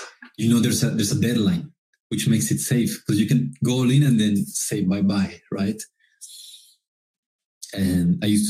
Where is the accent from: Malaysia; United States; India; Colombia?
Colombia; English is a second language; So long story short, I was born and raised in Colombia, grew up super shy